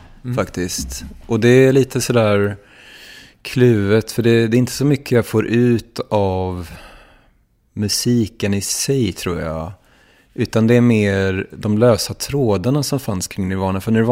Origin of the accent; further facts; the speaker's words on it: Gothenburg, Västra Götaland County, Sweden; att jag växte upp ute i Hammarkullen utanför Göteborg